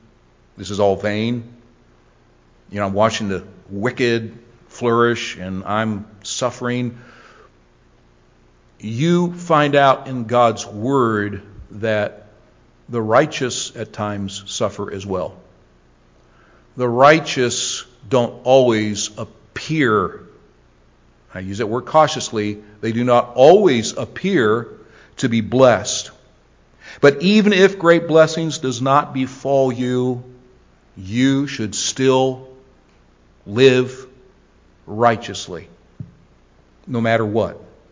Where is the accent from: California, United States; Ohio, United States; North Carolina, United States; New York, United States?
Ohio, United States; I'm from Ohio, so I can't count, you know, past 15.